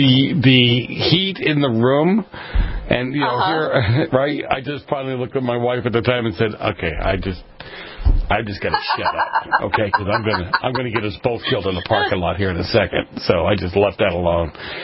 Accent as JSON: {"language": "English", "town": "Boston", "region": "Massachusetts", "country": "United States", "tie": "born or raised there", "said": "I grew up in Boston, the north end of Boston."}